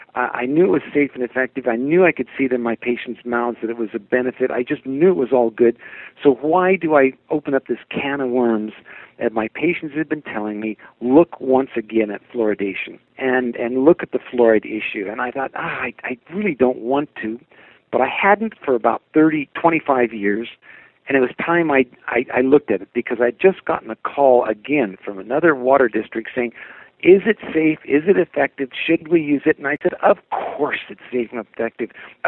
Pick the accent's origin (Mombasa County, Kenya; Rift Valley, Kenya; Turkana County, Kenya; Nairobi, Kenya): Nairobi, Kenya; I went back to where I grew up in Kenya, and as I was standing there on the street corner, I just started watching the people in Nairobi